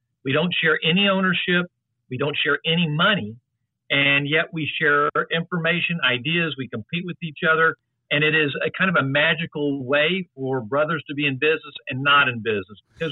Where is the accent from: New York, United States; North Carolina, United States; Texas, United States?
Texas, United States; San Antonio; now in Austin, United States; I'm originally from San Antonio. I'm second generation in that. I moved to Austin in 1983 after graduating from A&M